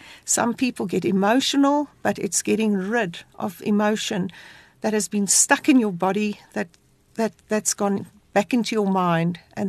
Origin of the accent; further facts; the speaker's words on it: South Africa; being in South African, we have a lot of trauma in terms of car hijackings